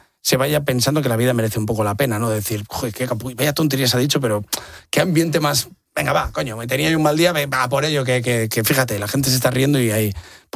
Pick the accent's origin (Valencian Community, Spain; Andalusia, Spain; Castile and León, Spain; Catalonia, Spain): Castile and León, Spain; Casasola; Y fue la primera vez que fui consciente de que el nombre de mi pueblo podía ser gracioso. Casasola, es verdad que es curioso. Y sí, es Valladolid, tierra del bueno, realmente es tierra del pan, pero tierra de campos y así.